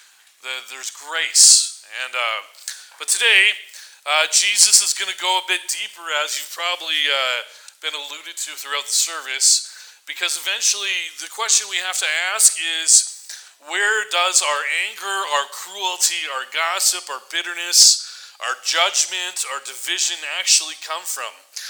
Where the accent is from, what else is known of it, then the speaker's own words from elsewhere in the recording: Vancouver, British Columbia, Canada; But I grew up in Vancouver, and I grew up around trees.